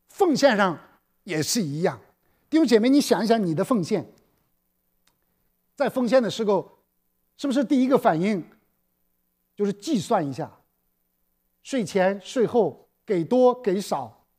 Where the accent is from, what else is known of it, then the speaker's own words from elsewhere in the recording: China; 我们中国人有句话啊